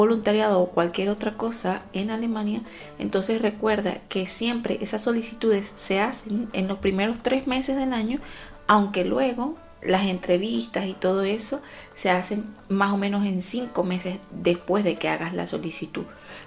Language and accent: Spanish; Venezuela; now in Germany; Y yo soy venezolana, o sea, mi país está casi en el Ecuador del mundo. O sea, no tenemos ni 4 estaciones, no hace frío, nunca.